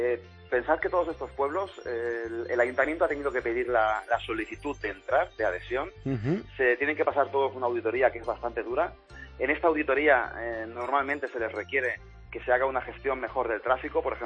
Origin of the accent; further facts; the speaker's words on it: Catalonia, Spain; en Cataluña yo soy catalán. Tengo que deciros que yo soy catalán.